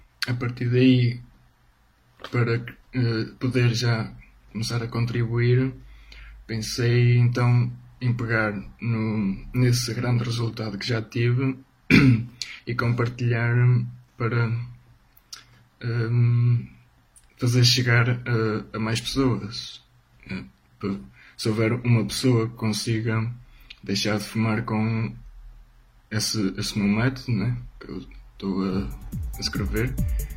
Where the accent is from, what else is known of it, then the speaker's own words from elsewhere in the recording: Portugal; sou de Portugal